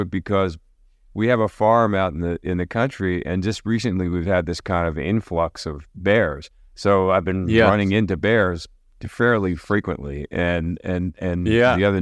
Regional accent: Philadelphia, Pennsylvania, United States; I grew up in Philadelphia, and I think it was an Amish dish.

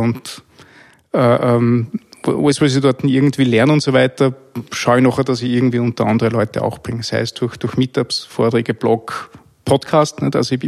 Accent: Linz, Upper Austria, Austria; Ich komme aus Österreich, aus Linz. Linz ist die Hauptstadt des Industriegebiets in Österreich sozusagen.

